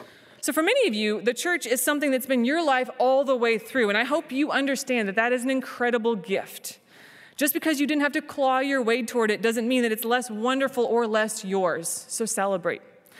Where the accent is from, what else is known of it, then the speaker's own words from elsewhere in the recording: Kentucky, United States; I say that I'm from Kentucky, and I look people in the eye and I wait for them to laugh. Yeah, you bring that. Yep, I am from Kentucky.